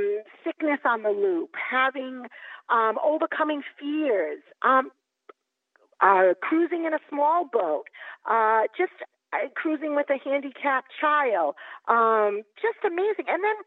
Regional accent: Massachusetts, United States; I'm from Massachusetts

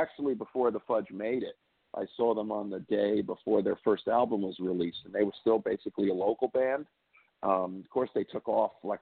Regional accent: Wayne, New Jersey, United States; Yeah, I was born there. I was born in Patterson, but I actually grew up in Wayne Township.

